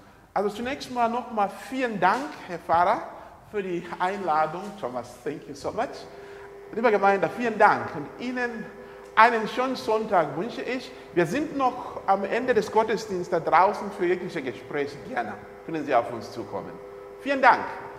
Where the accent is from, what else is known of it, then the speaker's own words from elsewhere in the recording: Zambia; now in Germany; Sie hat meine Heimat kennengelernt, meine Familie da vor Ort. Und da hat sie praktisch auch mitgewirkt auf der Farm. Sie ist so geprägt worden, dass sie sagt, was mir Sambia gegeben hat, werde ich nie vergessen.